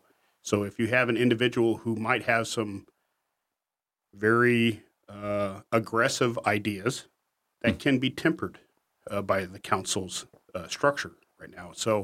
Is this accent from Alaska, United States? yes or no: yes; Alaska, United States; I come from a construction background, born and raised in Alaska, down on the Kenai Peninsula.